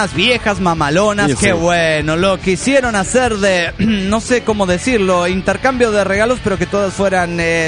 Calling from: Venezuela; Hola, soy el vampiro de Banhua, Venezuela.

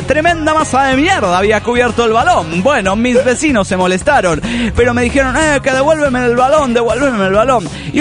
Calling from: Córdoba, Argentina; de Córdoba, Argentina.

